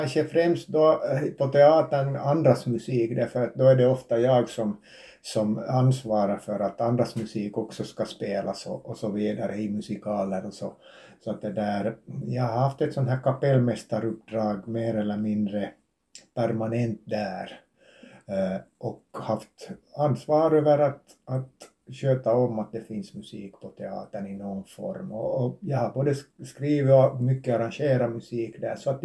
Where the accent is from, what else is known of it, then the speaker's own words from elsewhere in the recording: Vaasa, Ostrobothnia, Finland; now in Bäcken, Finland; Jag är ju Vasabo i själ och hjärta, stadspojk. Men jag bor i Bäcken sedan 25 år tillbaks.